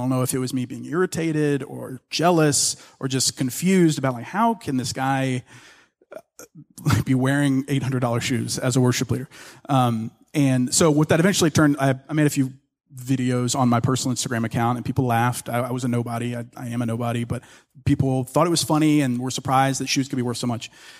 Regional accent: the South, United States; now in Dallas, United States; I grew up in the South, and so it's almost a given.

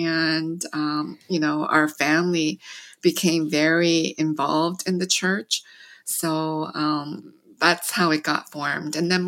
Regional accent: London, Ontario, Canada; also born or lived in South Korea; So I was born in Korea and then immigrated to Canada in 1975. So we weren't a Christian family. It was a few years later after immigration. And at that time, many of the other Korean immigrants, I grew up in a small city, London, Ontario

